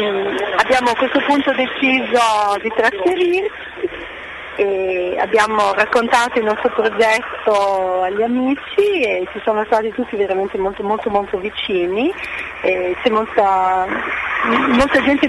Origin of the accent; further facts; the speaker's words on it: Bologna, Emilia-Romagna, Italy; now in Tanzania; io sono nata a Ferrara, quindi ecco. Sono di nascita ferrarese e di vita bolognese.